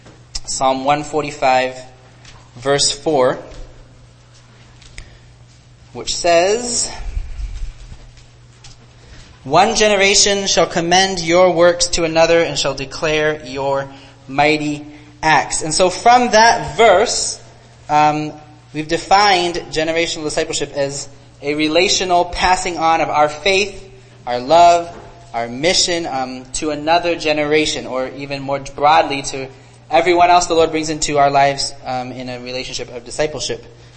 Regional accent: Burundi; born there; I grew up as a missionary kid. My parents are missionaries still in Tanzania. I was born in Burundi.

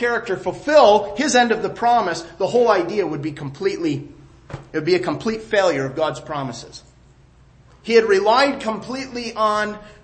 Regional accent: United States; You know, I'm American, you know

